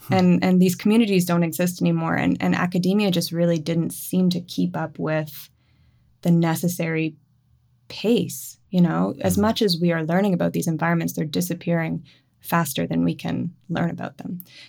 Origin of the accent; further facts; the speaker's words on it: Moncton, New Brunswick, Canada; My family is in Moncton. So we grew up in and around Moncton, and I've spent loads of time in St. John.